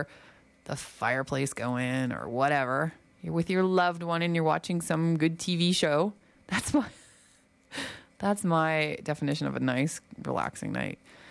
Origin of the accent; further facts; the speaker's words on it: Ontario, Canada; I'm from Ontario